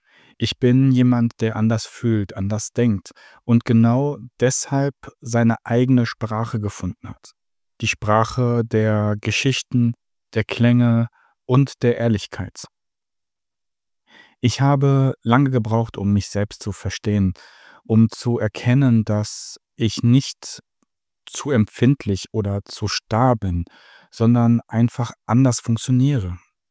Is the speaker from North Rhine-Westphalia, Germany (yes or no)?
yes; Düsseldorf, North Rhine-Westphalia, Germany; born there; now in Vogelsbergkreis, Germany; Ich bin gebürtig aus Düsseldorf, lebe jetzt seit 5 Jahren etwa im Vogelsbergkreis, Nähe Fulda.